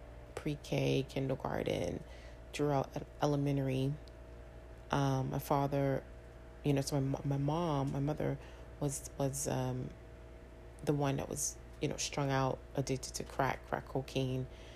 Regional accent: New York, United States; So I grew up in Harlem. I grew up in Harlem, and from about, I was born in 85. So I was born into the crack epidemic.

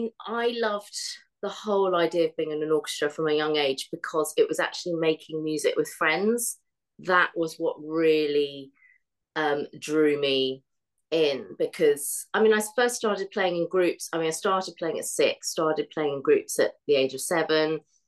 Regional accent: Bromley, London, United Kingdom; I am actually from Bromley, and they have a huge, huge youth music department

